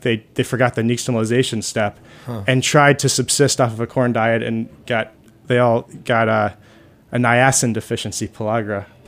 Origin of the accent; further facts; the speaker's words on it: Durham, New Hampshire, United States; Well, I grew up in Durham, New Hampshire, and it was fun eating at, I think, a place called Margaritas, and the next town over that had some fajitas.